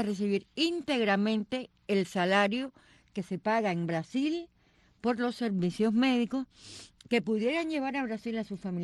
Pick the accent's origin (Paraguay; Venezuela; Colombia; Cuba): Cuba; yo desde mi lugar, humildemente como cubana